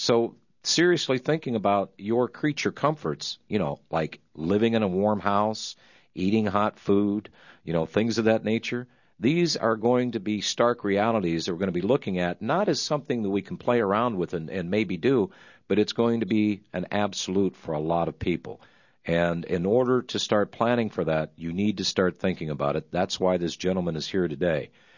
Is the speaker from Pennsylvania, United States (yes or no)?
yes; Pennsylvania, United States; Here's a guy from New Ringgold, Pennsylvania, my home state.